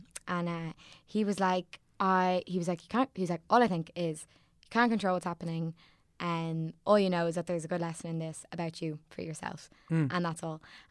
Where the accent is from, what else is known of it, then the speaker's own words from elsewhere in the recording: Sandycove, Leinster, Ireland; I'm from Sandy Cove.